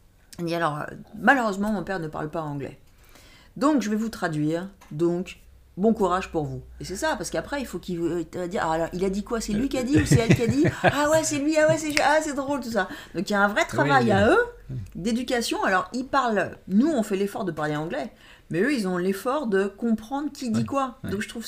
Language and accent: French; France; ils voient qu'on est français